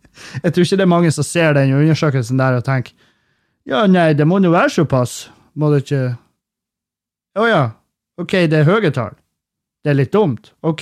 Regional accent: Meløy, Nordland, Norway; i Meløy, der jeg kommer fra.

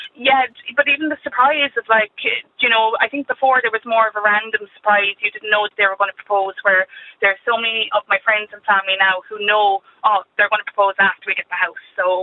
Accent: Munster, Ireland; now in Cork, Ireland; we had to move up to Cork because of work and stuff. We're both from Kerry

